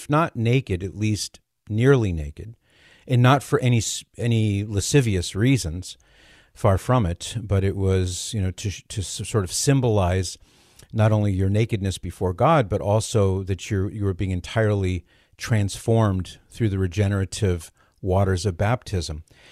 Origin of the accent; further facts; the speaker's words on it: United States; some of which I probably am not even aware of as an American.